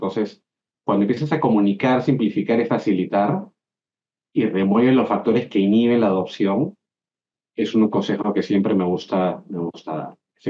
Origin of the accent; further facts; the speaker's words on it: Peru; En Perú, mi país de origen